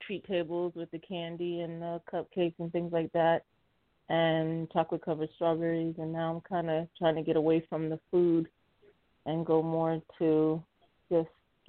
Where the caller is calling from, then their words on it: Tampa, Florida, United States; I'm calling from Tampa, Florida.